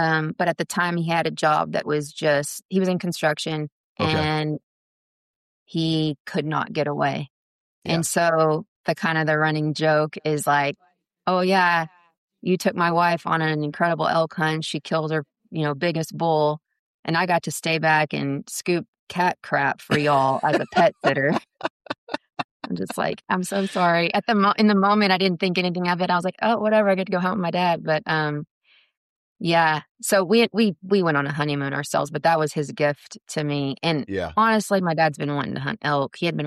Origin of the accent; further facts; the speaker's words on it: Texas, United States; also born or lived in Utah; Well, I grew up in Texas, so I'm from the South. I grew up in Central Texas, just north of Austin, and never thought I'd leave.